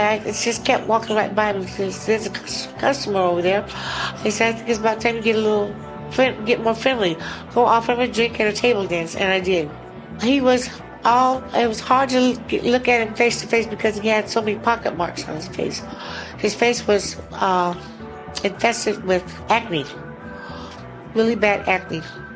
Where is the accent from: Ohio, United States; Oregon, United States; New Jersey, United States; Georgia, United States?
Oregon, United States; Klamath Falls; now in Anchorage, United States; I'm originally from Klamath Falls, Oregon. I came up here through Talents West on a dancing gig.